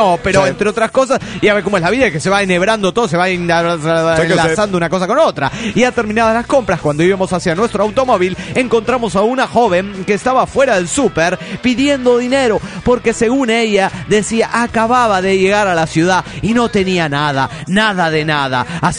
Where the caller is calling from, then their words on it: Cárdenas, Tabasco, Mexico; de Cárdenas, Tabasco, México.